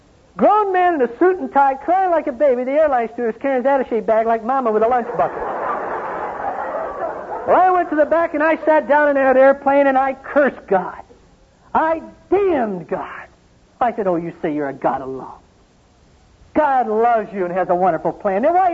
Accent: Michigan, United States; I was flying home to speak at a series of meetings in my hometown in Michigan.

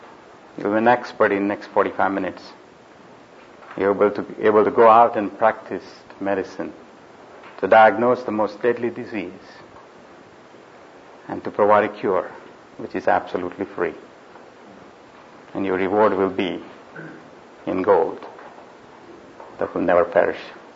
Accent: Louisville, Texas, United States; I'm from Louisville, Texas.

